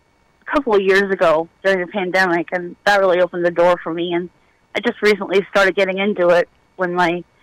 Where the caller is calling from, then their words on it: Lock Haven, Pennsylvania, United States; I'm out of a place called Lock Haven, Pennsylvania. It's a very small town.